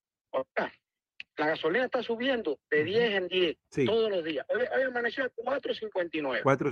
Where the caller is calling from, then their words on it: Kissimmee, Florida, United States; De aquí, de Kissimmee.